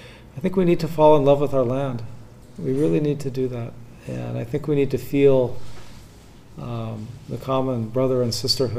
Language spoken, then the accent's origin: English; United States; I'm an American, right?